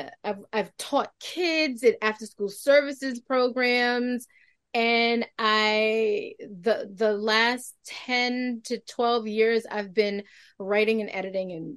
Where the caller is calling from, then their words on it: New York, United States; I'm calling in from New York.